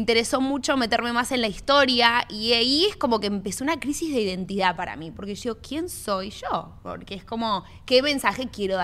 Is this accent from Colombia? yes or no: no; Miami, Florida, United States; also born or lived in Argentina; Yo soy argentina, pero me crié acá en Miami. Entonces, mis amigas eran cubanas, mexicanas, venezolanas. Y yo digo, bueno, yo soy un mezclum de un poquito, un sancocho de todo eso.